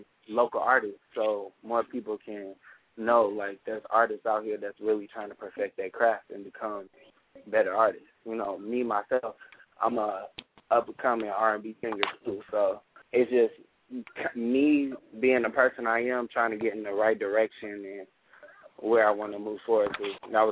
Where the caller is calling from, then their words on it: Minneapolis, Minnesota, United States; I'm calling from Southside, Minneapolis.